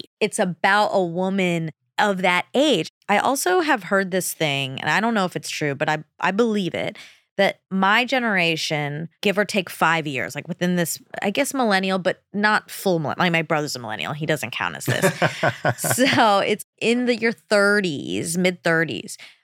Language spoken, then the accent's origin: English; the South, United States; I grew up in the South, so I knew